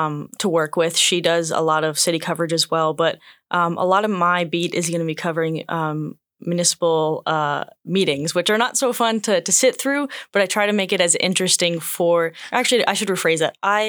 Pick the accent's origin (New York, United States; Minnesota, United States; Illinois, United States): Minnesota, United States; moved away as an adult; also born or lived in Montana; now in Juneau, United States; Yeah, I'm from Minnesota, born and raised till I was 18. And then I went to Montana and I got my BFA in journalism.